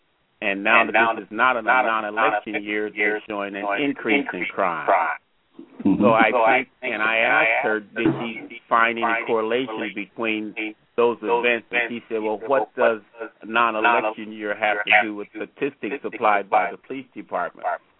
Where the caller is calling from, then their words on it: Minneapolis, Minnesota, United States; from Minneapolis.